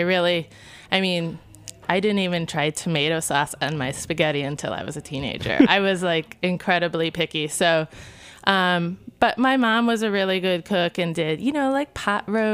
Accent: Niles, Michigan, United States; I'm from Niles. Went to school in Kalamazoo, which is kind of where I always go back to now. I don't really have much family back in Niles anymore.

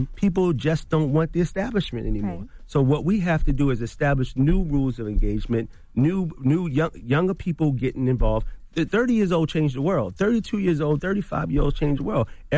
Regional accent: Baltimore, Maryland, United States; And everybody knows my story, but I'm from Baltimore.

